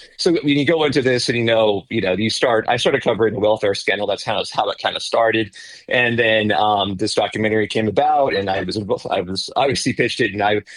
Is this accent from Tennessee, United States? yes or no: no; Gilroy, California, United States; moved away as an adult; now in Leesburg, United States; I'm from Gilroy, California.